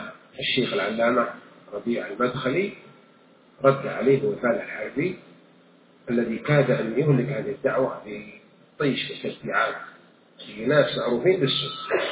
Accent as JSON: {"language": "Arabic", "town": "Taif", "region": "Makkah Province", "country": "Saudi Arabia", "said": "جون عندنا في الطائف"}